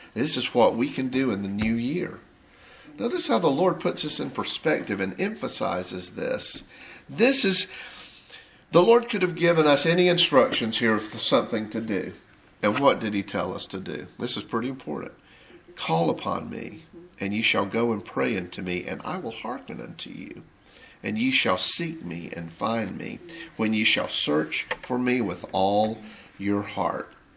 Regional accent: Atlanta, Georgia, United States; When I'm away from North Georgia, I grew up here, native Atlantan. When I'm away from North Georgia and these rolling Appalachian hills and pine trees, I miss it.

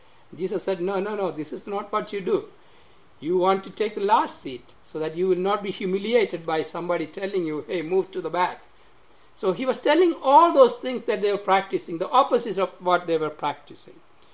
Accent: Hong Kong; moved away as an adult; Because I came here from Hong Kong, in China, part of China, by myself. And I don't have anybody here. I came as a student.

